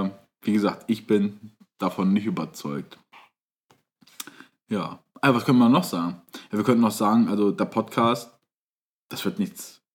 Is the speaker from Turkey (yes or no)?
yes; Turkey; Ich bin Türke.